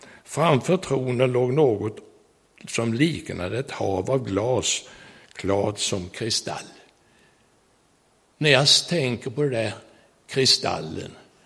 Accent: Skidbäckshult, Kalmar County, Sweden; Jag var 16 år när jag vaknade en natt hemma i Skidbäckshult som ligger 1,5 mil utifrån Nybro.

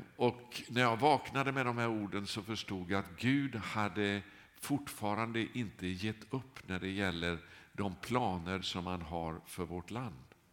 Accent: Sweden; born there; Jag är ju svensk från början, jag är född här i det här landet.

